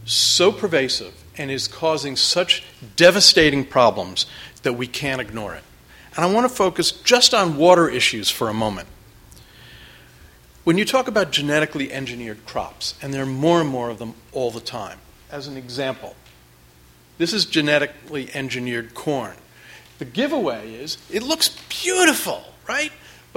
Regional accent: New York, United States; Now, I grew up in the New York area, and I was fed TV dinners, processed food, and I ate at some of the very first fast food restaurants in the area.

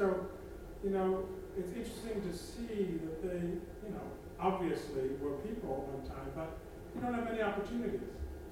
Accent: Illinois, United States; I didn't feel like going there again because I grew up in Illinois.

